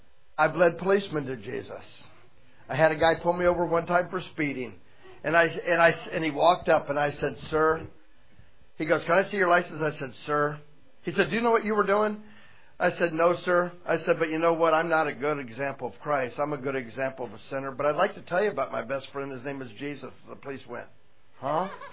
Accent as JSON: {"language": "English", "region": "Florida", "country": "United States", "tie": "born or raised there", "said": "When I grew up in Florida"}